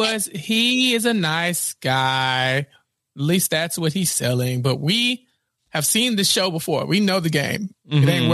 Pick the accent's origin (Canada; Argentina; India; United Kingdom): United Kingdom; I'm British.